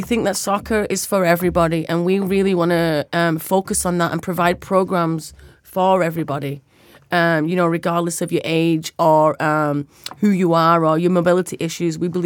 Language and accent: English; Manchester, North West England, United Kingdom; I'm from Manchester